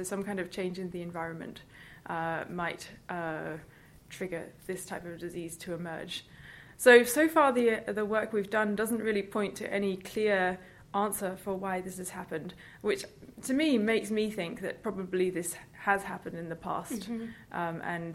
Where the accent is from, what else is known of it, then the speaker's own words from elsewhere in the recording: Tasmania, Australia; I should mention that I'm actually from Tasmania, and I've been working with Tasmanian Devils for quite a long time now.